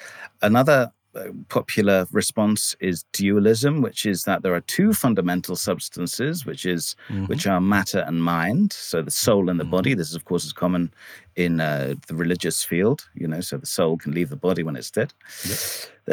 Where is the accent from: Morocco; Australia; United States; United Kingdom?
United Kingdom; England; which I was brought up here in England mostly.